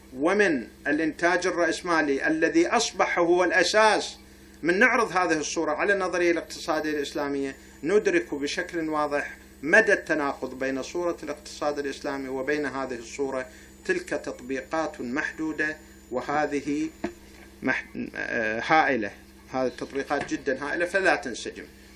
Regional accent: Najaf, Najaf Governorate, Iraq; من كنا آخر منطقة عندنا بالنجف كانت هي الحزام الأخضر، آخر منطقة، وحي العلماء كان كلش بعيد، وحي السعد هذا بطريق الكوفة هذا بعيد

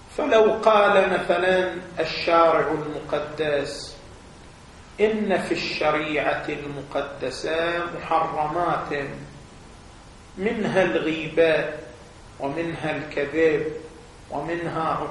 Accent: Qatif, Eastern Province, Saudi Arabia; احنا على ما هو عندنا في القطيف

